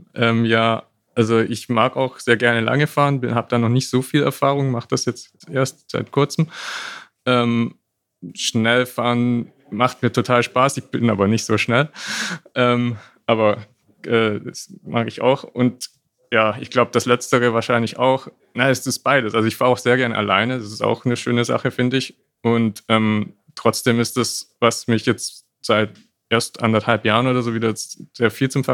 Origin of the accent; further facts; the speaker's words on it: Berlin, Germany; aus Berlin.